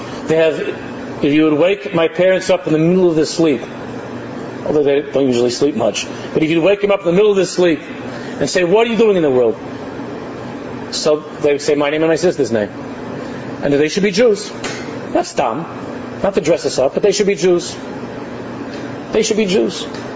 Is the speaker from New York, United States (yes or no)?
yes; Queens, New York, United States; again, I'm from out of town. I come from Queens.